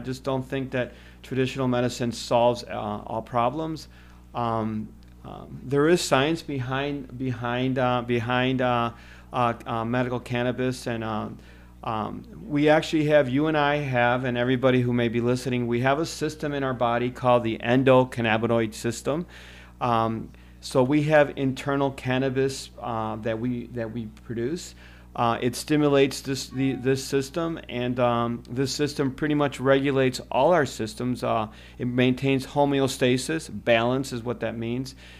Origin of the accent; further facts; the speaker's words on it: Cleveland, Ohio, United States; also born or lived in Chicago; He moved us to Cleveland, Ohio, where he did his training. I grew up in Cleveland, Ohio.